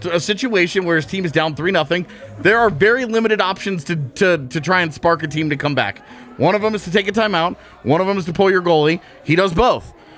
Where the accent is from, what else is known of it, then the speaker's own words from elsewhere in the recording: Texas, United States; now in Denver, United States; I have a buddy, one of the kids that I grew up with in Texas, is in a beer club.